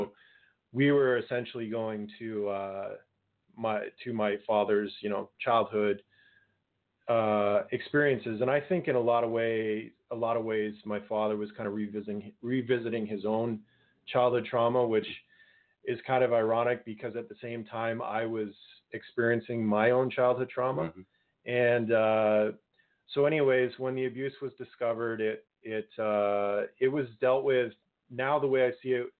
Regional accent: Guelph, Ontario, Canada; because I'm from Guelph

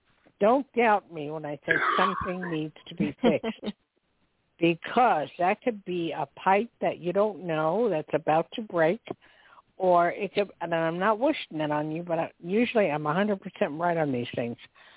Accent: New Jersey, United States; Well, I'm from Jersey, so I totally understand.

